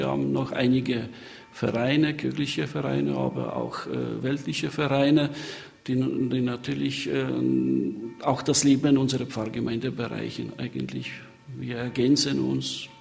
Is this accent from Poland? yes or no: yes; Pelplin, Pomeranian Voivodeship, Poland; German is a second language; now in Germany; Aber meine Heimatstadt ist Pelplin, etwas 40 Kilometer südlich, mit wunderbaren ehemaligen Zisterzienserkirche.